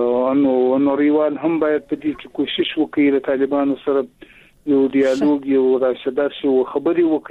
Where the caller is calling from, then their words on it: Zabul, Afghanistan; د زابل ولایت شاجیل ولسوالۍ سره په اړیکه کیم.